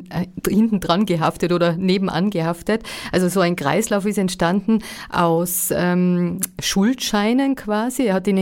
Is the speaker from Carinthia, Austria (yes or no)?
no; Tyrol, Austria; bei uns in Tirol.